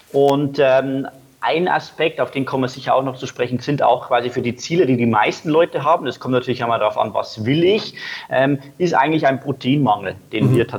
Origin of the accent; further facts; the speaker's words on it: Bavaria, Germany; Ich komme aus Deutschland, aus Bayern, habe hier in Eckenfelden, das ist so eine Kleinstadt in Bayern, ein Fitnessstudio